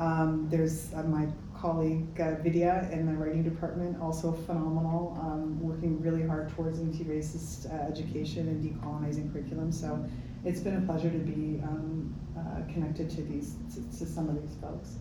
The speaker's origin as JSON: {"language": "English", "town": "Chicago", "region": "Illinois", "country": "United States", "tie": "born or raised there", "said": "You know, so I'm second generation. Mm-hmm. I was born and raised in Chicago, so my kids are third generation and half fourth generation because my husband's third generation."}